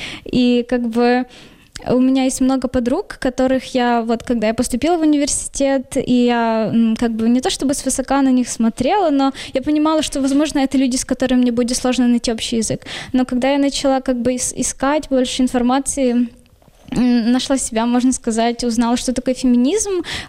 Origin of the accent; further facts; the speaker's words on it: Lviv, Lviv Oblast, Ukraine; Да, ну я родилась во Львове, всю жизнь прожила во Львове